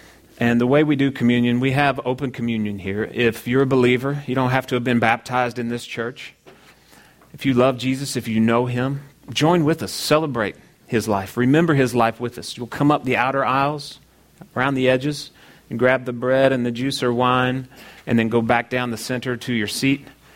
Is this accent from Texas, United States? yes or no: no; Kentucky, United States; I grew up in Kentucky